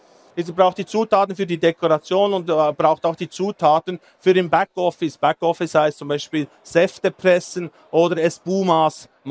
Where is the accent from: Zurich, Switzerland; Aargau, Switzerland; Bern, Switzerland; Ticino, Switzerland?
Bern, Switzerland; Thun; Ich komme aus Thun. Thun ist für die, die es nicht wissen, etwas so, ich würde jetzt mal sagen, in diese Richtung. Es hat da Berge und Seen.